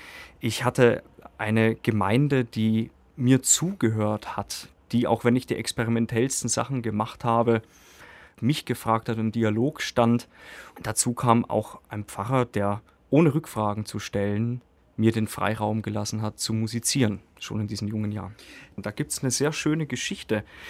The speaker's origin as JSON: {"language": "German", "town": "Velburg", "region": "Bavaria", "country": "Germany", "tie": "born or raised there", "said": "in meiner Heimatstadt Velburg. Und für mich war dieses kleine bayerische Velburg irgendwo in der Mitte zwischen Nürnberg und Regensburg in der bayerischen Oberpfalz tatsächlich ein Mikrokosmos, in dem ich musikalisch aufwachsen konnte."}